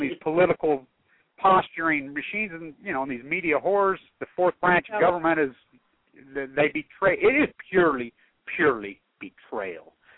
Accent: Utah, United States; So as we grew up in Utah, we all know the effects of nuclear fallout.

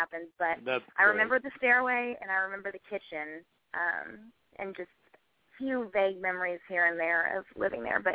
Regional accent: Nashville, Tennessee, United States; also born or lived in Atlanta; I was born in Atlanta. We moved to Nashville a few months before I turned 5.

